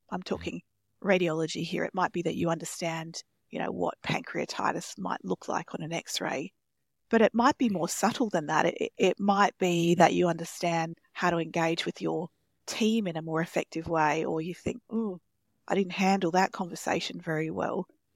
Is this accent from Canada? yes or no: no; Western Australia, Australia; growing up in Australia, you could throw me in the pool and I could swim